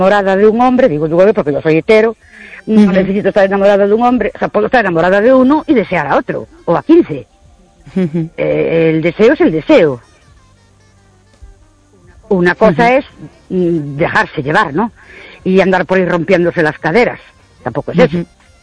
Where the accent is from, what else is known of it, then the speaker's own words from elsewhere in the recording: Ourense, Galicia, Spain; de Ourense, hoy os llamo desde la Reserva Nativa Norteamericana de los Indios, Arapahoe.